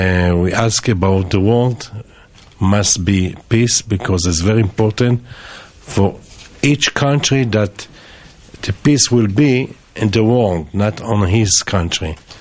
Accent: Jerusalem, Jerusalem District, Israel; born there; English is a second language; And I was born in Jerusalem.

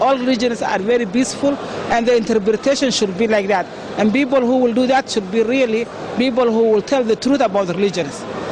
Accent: Toronto, Ontario, Canada; I'm from Canada, the Somali civil society delegate from Toronto, Canada.

